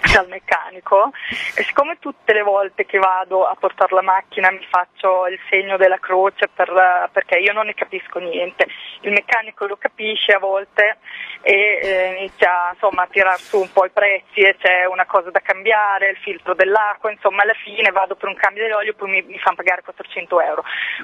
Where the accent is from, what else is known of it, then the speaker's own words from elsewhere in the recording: Rimini, Emilia-Romagna, Italy; Io sono riminese di origine e cercavo un posto un po' dalle mie parti.